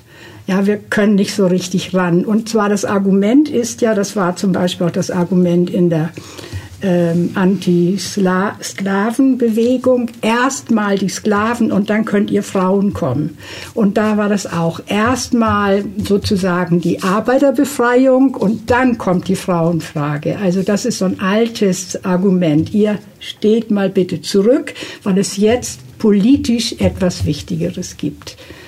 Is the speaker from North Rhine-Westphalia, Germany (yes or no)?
no; Schleswig-Holstein, Germany; Ich bin auf dem Land aufgewachsen, in Schleswig-Holstein.